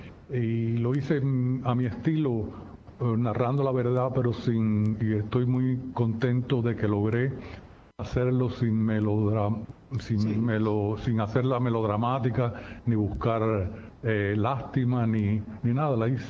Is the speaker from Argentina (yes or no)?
no; Remedios, Villa Clara, Cuba; also born or lived in Caibarién; Nací en Caibarién, pero a los pocos días me llevaron para Remedios, donde viví hasta los 8 años, y en ese ambiente remediano es el que se refleja en mis escritos.